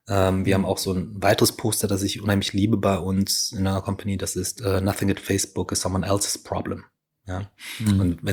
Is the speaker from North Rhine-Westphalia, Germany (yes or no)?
yes; North Rhine-Westphalia, Germany; Du, ich bin ja auch im Ruhrgebiet groß geworden.